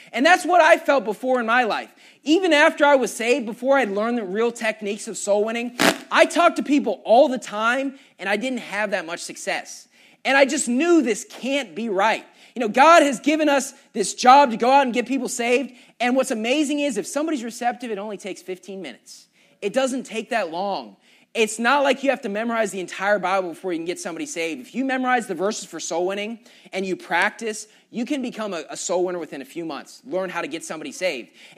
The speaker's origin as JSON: {"language": "English", "region": "West Virginia", "country": "United States"}